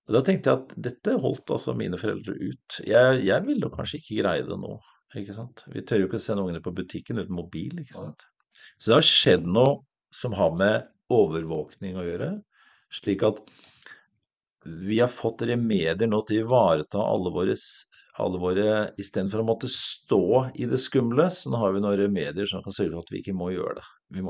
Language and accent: Norwegian; Elverum, Innlandet, Norway; also born or lived in Oslo; Jeg vokste opp i Elverum, jeg er født i Oslo, jeg vokste opp i Elverum.